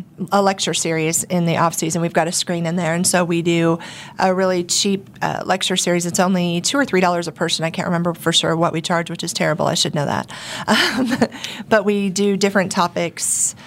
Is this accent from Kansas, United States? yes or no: yes; Wichita, Kansas, United States; I've been in Wichita since I was 10, so I consider myself from Wichita.